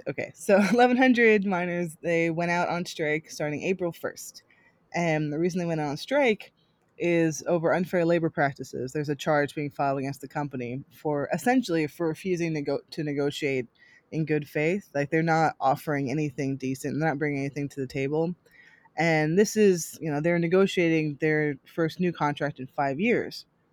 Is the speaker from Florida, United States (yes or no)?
no; New Jersey, United States; now in Philadelphia, United States; I'm not, I'm not from Alabama. I'm from Jersey. I live in Philly.